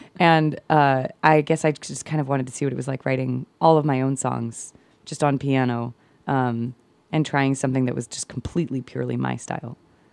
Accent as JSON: {"language": "English", "town": "Juneau", "region": "Alaska", "country": "United States", "tie": "born there", "said": "I was born in Juneau, but I haven't been down to Southeast Alaska, I don't know, since I was tiny."}